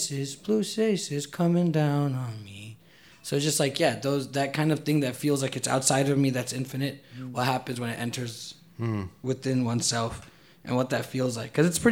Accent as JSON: {"language": "English", "town": "Chennai", "region": "Tamil Nadu", "country": "India", "said": "I'm from Chennai, which is in southern India."}